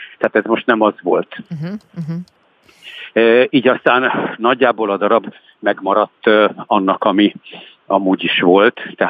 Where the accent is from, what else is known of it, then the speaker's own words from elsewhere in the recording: Debrecen, Hajdú-Bihar, Hungary; Debrecenbe kellett lejönnöm az én szülővárosomba